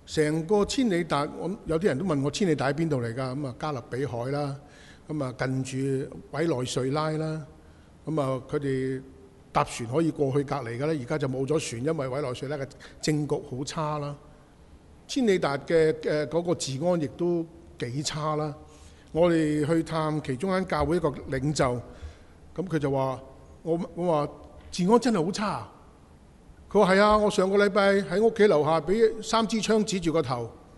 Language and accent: Cantonese; China; 但是很有趣，我们中国人多数都是先敬罗衣后敬人